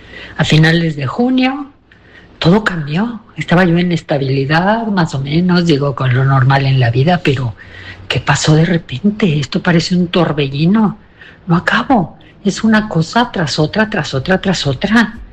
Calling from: Las Vegas, Nevada, United States; de Las Vegas.

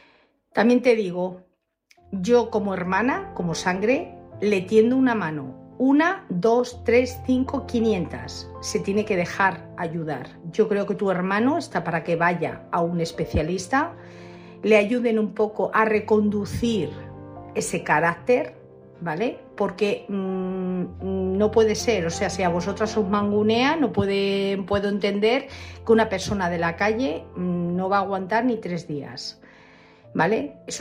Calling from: Madrid, Community of Madrid, Spain; de Madrid.

